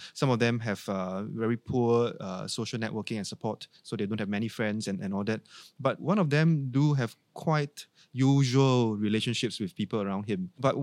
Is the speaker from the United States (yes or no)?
no; Singapore; But perhaps because of how we are Asian, how we are Singaporean, we don't really have these conversations because we are shy.